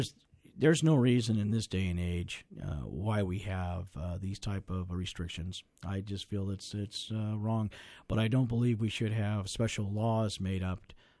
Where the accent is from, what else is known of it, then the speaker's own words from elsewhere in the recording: Alaska, United States; I grew up on the Little Susitna River. I remember days when I could catch 5 and 6 silvers a day up by above the bridge by our house on out there.